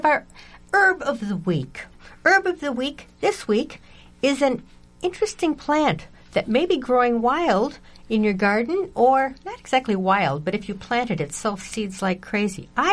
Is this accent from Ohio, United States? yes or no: no; Wisconsin, United States; Or like the woman that was my neighbor when I was growing up in Wisconsin, my mom's neighbor, she was an avid gardener.